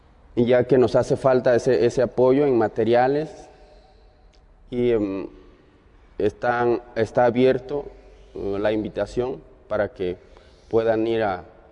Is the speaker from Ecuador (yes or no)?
no; Cuajinicuilapa, Guerrero, Mexico; soy de la Costa Chica de Cuajinicuilapa, Guerrero.